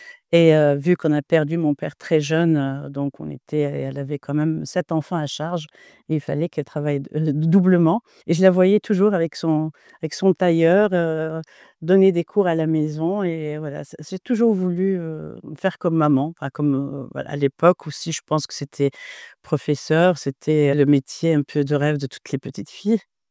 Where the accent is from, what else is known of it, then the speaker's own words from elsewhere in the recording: Sidi Bel Abbès, Sidi Bel Abbès Province, Algeria; now in Oran, Algeria; Je viens d'Algérie, comme vous l'avez précisé, native de Sidi Bel Abbès, mais je suis à Oran depuis 30 ans, depuis mes études universitaires.